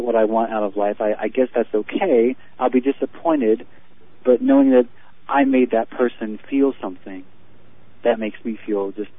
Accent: Ohio, United States; Of course, Peter. I'm from Ohio. I'm just a small town boy, and it's just me and my piano

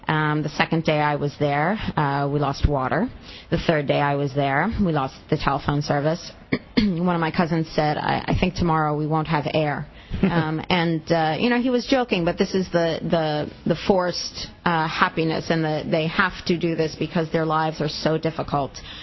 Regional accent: United States; So I'm an American. I don't speak Arabic except for... My parents spoke English at home

